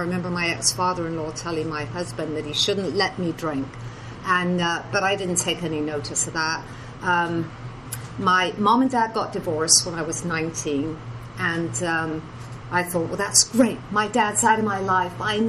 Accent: England, United Kingdom; born there; I was born in England, obviously.

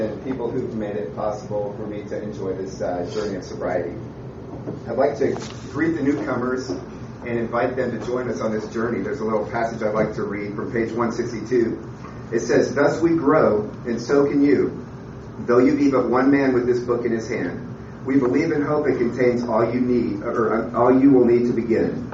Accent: Pittsburg, California, United States; born there; I was born in April 21st, 1971, in Pittsburgh, California, which is in the Bay Area, the East Bay, kind of industrial area

